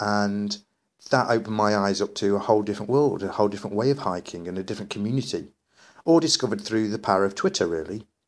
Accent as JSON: {"language": "English", "region": "East Midlands", "country": "United Kingdom", "said": "Myself and Dean have come from a similar area. We're both from Derbyshire."}